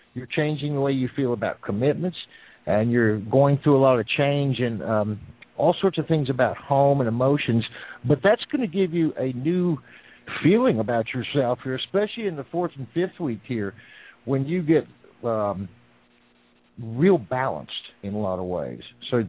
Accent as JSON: {"language": "English", "region": "the South", "country": "United States", "said": "y'all, excuse me, I'm from the South."}